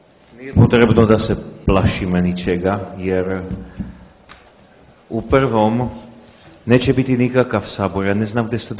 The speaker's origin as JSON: {"language": "Serbian", "country": "Czechia", "said": "ja sam Čeh poreklom"}